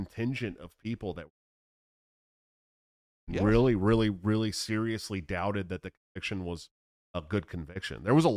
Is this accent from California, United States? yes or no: yes; California, United States; That's another case that I remember very clearly growing up, and I'm from California, and we remember it very clearly.